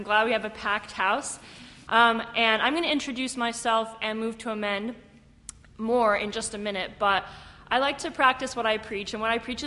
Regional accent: Salt Lake City, Utah, United States; And my story, or one of my stories, is that I come from Salt Lake City.

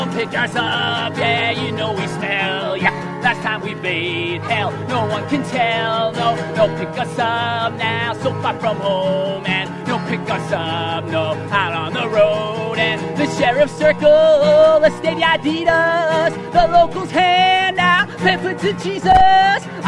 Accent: Maine, United States; We're both from Maine

